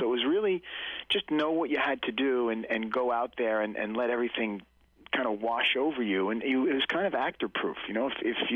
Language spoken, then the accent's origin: English; New York City, New York, United States; I'm from New York City, so it was great to be out in nature like